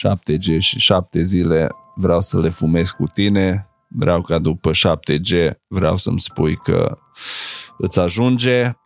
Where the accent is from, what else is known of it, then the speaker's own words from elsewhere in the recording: Sighetu Marmației, Maramureș County, Romania; ca și hip-hopper, crescând în Sighetul Marmației, aveai un anturaj foarte mare.